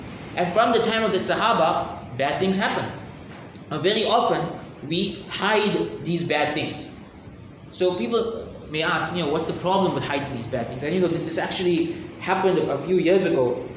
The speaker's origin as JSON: {"language": "English", "country": "India", "said": "As Indian Muslims, who many of us are, we don't know the history of the Delhi Sultanate."}